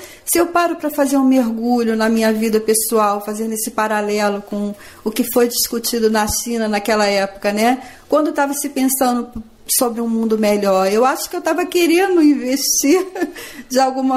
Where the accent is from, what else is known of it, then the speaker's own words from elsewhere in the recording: Rio de Janeiro, Brazil; Eu sou carioca, mas eu estava morando no Rio Grande do Norte, eu estava morando em Natal nessa época.